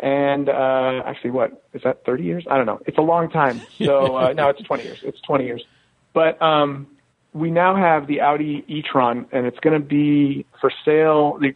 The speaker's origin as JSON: {"language": "English", "town": "Golden", "region": "Colorado", "country": "United States", "tie": "born or raised there", "said": "And it was fun because I grew up in Golden, Colorado."}